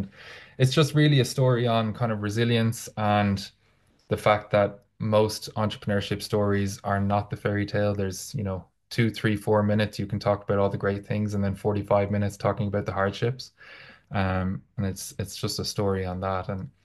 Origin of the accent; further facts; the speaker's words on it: Dublin, Leinster, Ireland; I'm originally from Dublin, if that hasn't been obvious yet.